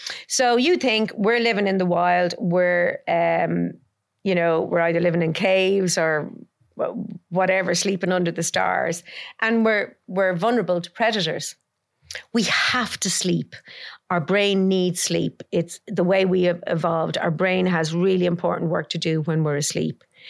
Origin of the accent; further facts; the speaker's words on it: Ireland; I do think it's a real challenge being Irish because you kind of get laughed at for doing that kind of stuff.